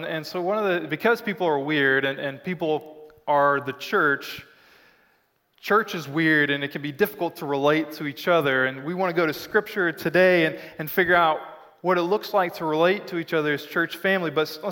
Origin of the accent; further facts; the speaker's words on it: Arkansas, United States; I'm from Arkansas. And in Arkansas, one of the things you do when you meet somebody is you try to find the common relationship.